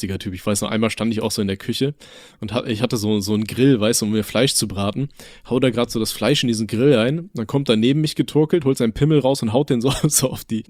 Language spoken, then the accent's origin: German; Aachen, North Rhine-Westphalia, Germany; born there; Ich komme ja aus Aachen gebürtig